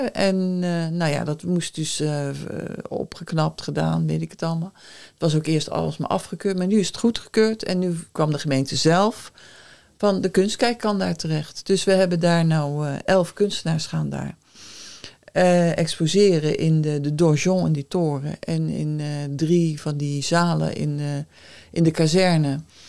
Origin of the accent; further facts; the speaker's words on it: Rotterdam, South Holland, Netherlands; Nou, ik kom uit Rotterdam en in 2016 zijn we hier komen wonen.